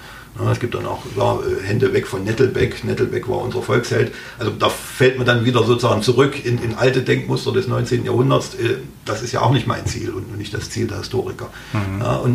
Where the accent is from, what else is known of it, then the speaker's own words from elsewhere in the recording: Thuringia, Germany; vorhin sozusagen über unsere Thüringer Geschichte geschrieben.